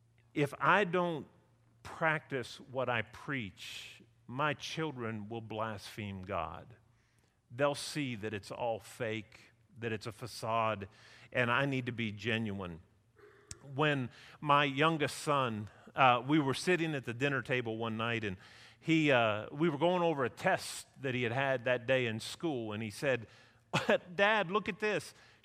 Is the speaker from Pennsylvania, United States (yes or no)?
yes; Pennsylvania, United States; When I was a kid, we grew up right outside of Pittsburgh, not far, 30 miles or so, 25 miles.